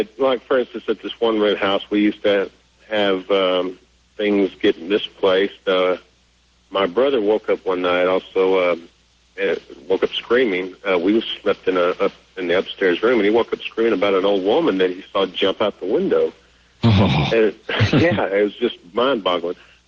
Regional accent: Missouri, United States; I'm on the road down here around Durant, Texas, headed back up to my home state of Missouri.

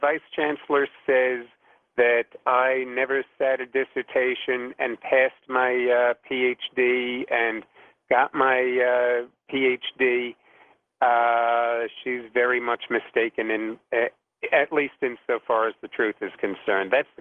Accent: United States; but I'm an American, and that's the way we do things in America.

